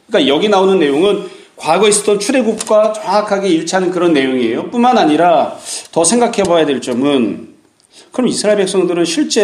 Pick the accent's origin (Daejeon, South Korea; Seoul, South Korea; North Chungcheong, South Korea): Seoul, South Korea; also born or lived in Daegu; 저도 태어나긴 대구에서 태어났는데 반여울이라는 곳에서 태어났습니다. 태어나서 얼마 안 있다가 그냥 곧장 서울로 올라와서 대구가 고향인지 어딘지 알지도 못합니다.